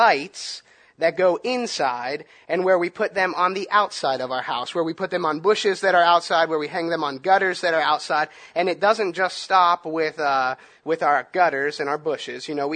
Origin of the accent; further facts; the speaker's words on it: Pittsburgh, Pennsylvania, United States; Where I grew up in Pittsburgh, we were really close to this place